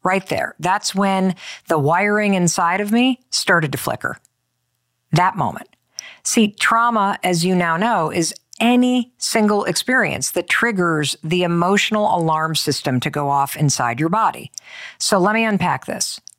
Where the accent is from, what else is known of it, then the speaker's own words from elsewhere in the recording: Michigan, United States; So when I was growing up in Western Michigan, we would often drive up to the Petoskey area of Michigan to ski at Boyne Highlands or Boyne Mountain.